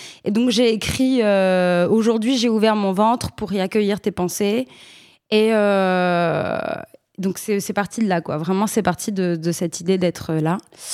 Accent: Corsica, France; je ne dis pas que je suis gentille, je dis que je suis corse.

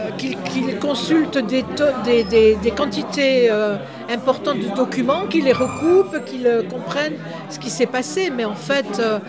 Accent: Saint-Lys, Occitanie, France; Un jour, je reçois un coup de fil de Patrick Lassob, qui avait été maire de Saint-Lys, mon village natal.

